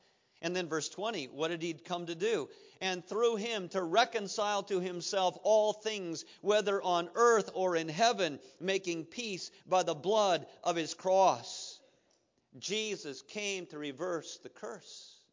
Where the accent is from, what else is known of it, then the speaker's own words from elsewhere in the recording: Iowa, United States; When I was a boy growing up in Iowa, pop bottles were glass